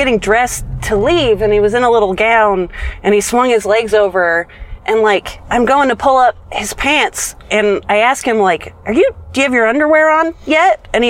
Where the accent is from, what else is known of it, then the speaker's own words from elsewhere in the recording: Napa, California, United States; Because I am from Napa, a neighboring city to Petaluma.